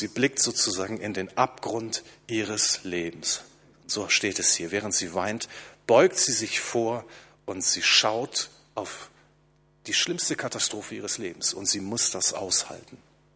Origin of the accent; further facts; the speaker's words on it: Hamburg, Germany; Als ich ein kleiner Junge gewesen bin, hat mein Papa mich, ich komme ja aus Hamburg, mit auf den Elbdeich genommen